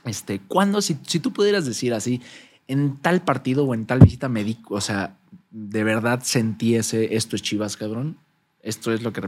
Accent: Mexico City, Mexico; Yo soy de Ciudad de México.

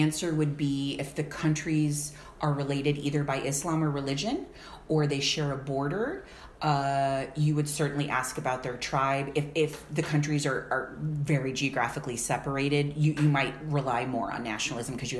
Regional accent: United States; I think one of the things that I learned in Africa that I've taken with me back to the US, I'm American as an aside

